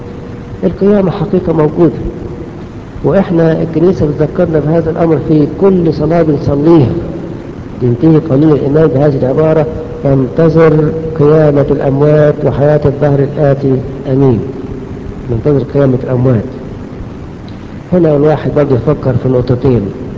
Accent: Egypt; داخل على الثانوية العامة اللي هي قبل الجامعة عندنا في مصر

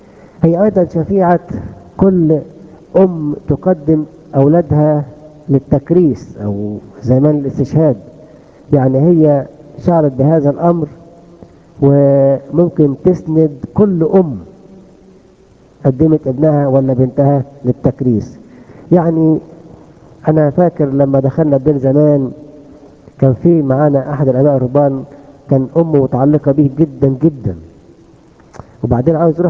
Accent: Egypt; في بنات عندنا في مصر

